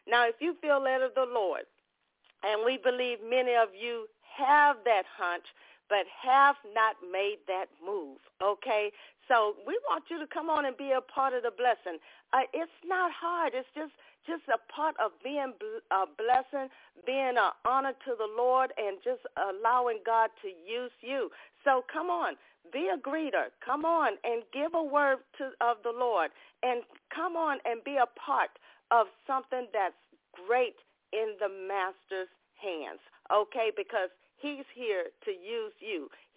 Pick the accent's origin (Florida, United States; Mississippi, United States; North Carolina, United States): Mississippi, United States; Ocean Springs; from Ocean Springs, Mississippi, here on the Mississippi Gulf Coast.